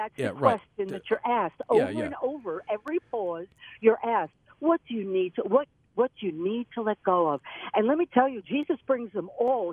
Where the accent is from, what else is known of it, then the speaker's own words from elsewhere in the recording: Brooklyn, New York, United States; my whole life I grew up in Brooklyn, New York. I had to go to the beach or the botanical gardens to get to a tree